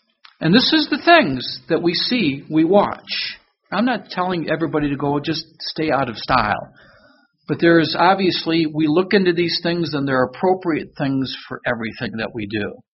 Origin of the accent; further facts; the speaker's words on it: Detroit, Michigan, United States; born there; where I was born in Detroit